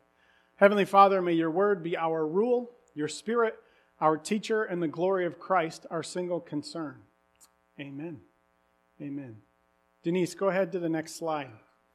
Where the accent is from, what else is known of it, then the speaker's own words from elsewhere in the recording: Indiana, United States; I grew up in Indiana, northern Indiana, during Bobby Knight's tenure